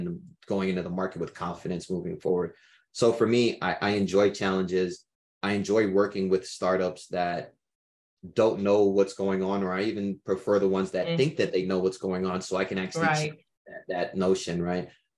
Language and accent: English; Brooklyn, New York, United States; I grew up in Brooklyn. My parents are both Caribbean immigrants, so I'm first generation American.